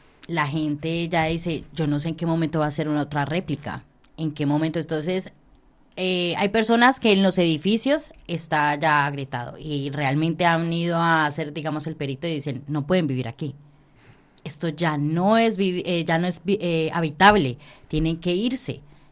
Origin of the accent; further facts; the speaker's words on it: Colombia; nosotros como colombianos nos han enseñado como que sacarnos el pan de la boca para poder ayudar a otros.